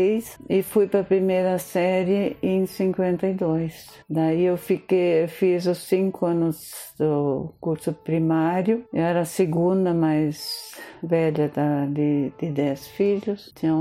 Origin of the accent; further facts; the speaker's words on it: Campina das Missões, Rio Grande do Sul, Brazil; born there; nasci no interior, em Campina das Missões, na época era Vila Campina, 5º Distrito de Santa Rosa